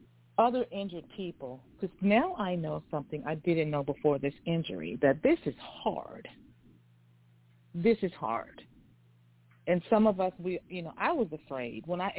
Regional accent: Texas, United States; I'm from Texas. I talk slow. I hear slow.

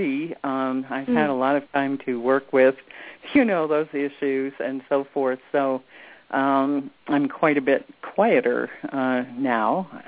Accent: Hollywood, California, United States; heavily laced with street language because I grew up in Hollywood.

